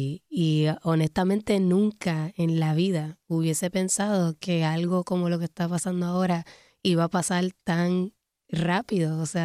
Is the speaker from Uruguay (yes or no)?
no; Puerto Rico; Obviamente lo expreso desde como puertorriqueña.